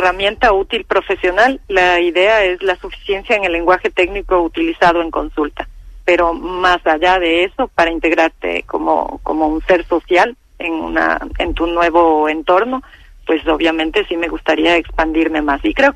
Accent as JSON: {"language": "Catalan", "country": "Ecuador", "second_language": "Catalan", "lives_now": "Spain", "said": "Directament a l'Equador. De l'Equador a Catalunya i a l'Alberguedà."}